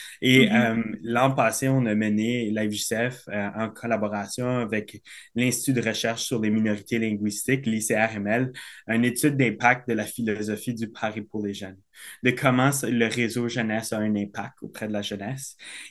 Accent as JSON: {"language": "French", "region": "New Brunswick", "country": "Canada", "said": "Je suis originaire du nord-ouest du Nouveau-Brunswick. Et pour moi, c'était un milieu très proche de la frontière du Québec, un milieu très majoritaire francophone."}